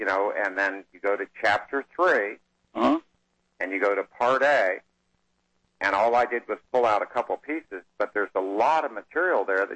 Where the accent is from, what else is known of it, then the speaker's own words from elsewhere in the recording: Florida, United States; born there; now in Arkansas, United States; I was born in Florida, and I've been here just about 14 years here in Arkansas.